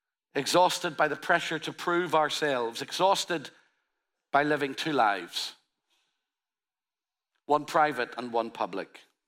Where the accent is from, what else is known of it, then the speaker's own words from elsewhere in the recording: Northern Ireland, United Kingdom; I come from Northern Ireland.